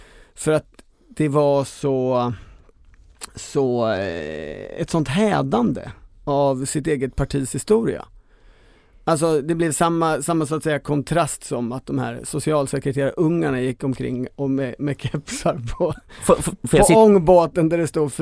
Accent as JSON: {"language": "Swedish", "town": "Tranås", "region": "Jönköping County", "country": "Sweden", "said": "Jag kommer ju i princip från Tranås. Du vet, det ligger ju på andra sidan sjön Sommen."}